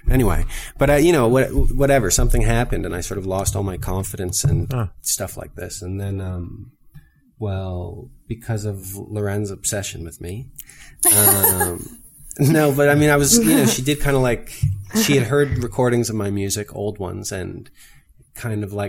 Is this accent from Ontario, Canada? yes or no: yes; Belleville, Ontario, Canada; I mentioned I grew up in Belleville, Ontario, which at one point was actually, you know, kind of a tour stop for indie music in Canada.